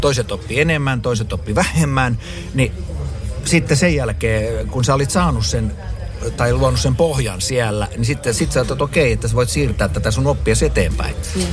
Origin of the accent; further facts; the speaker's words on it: Turku, Southwest Finland, Finland; Kyllä mä sanon, että mä olen turkulainen.